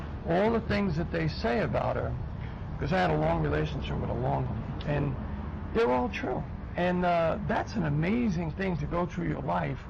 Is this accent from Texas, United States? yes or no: no; New York, United States; the good thing was mine was empty, you know, because I was from New York.